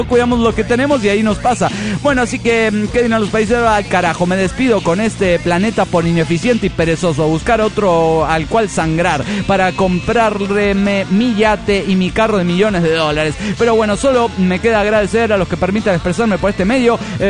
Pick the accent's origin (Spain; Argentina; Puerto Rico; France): Argentina; Trelew, Chubut; de la Patagonia, Trelew, Argentina.